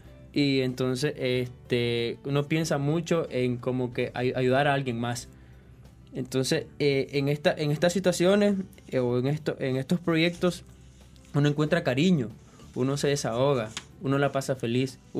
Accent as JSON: {"language": "Spanish", "region": "Chinandega", "country": "Nicaragua", "said": "Yo soy de Chinandega"}